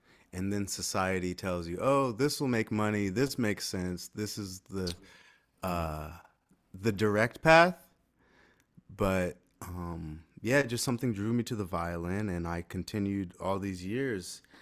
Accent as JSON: {"language": "English", "town": "Washington", "region": "District of Columbia", "country": "United States", "said": "And luckily I'm from Washington, D.C., and there was a orchestra nearby."}